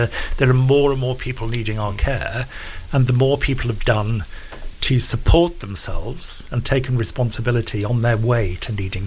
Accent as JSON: {"language": "English", "country": "United Kingdom", "said": "You know, it's one of the best things about being British is that amazing tradition."}